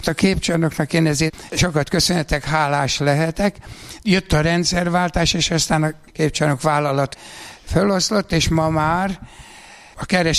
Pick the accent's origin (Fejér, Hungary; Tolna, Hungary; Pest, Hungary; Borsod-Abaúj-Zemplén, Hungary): Pest, Hungary; Ráckeve; Az, hogy én Ráczkevén születtem, és ide visszaköltöztem, meg mindig is ráczkevei festő voltam